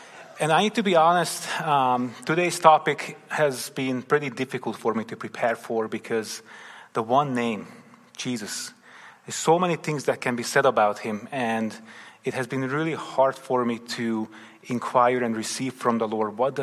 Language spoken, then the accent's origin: English; Hungary; So I grew up in Hungary. I'm Hungarian. That's where the name is from … I grew up with a Catholic background. Hungary is a Catholic country, but I didn't grow up in a Christian home or a strong Catholic home.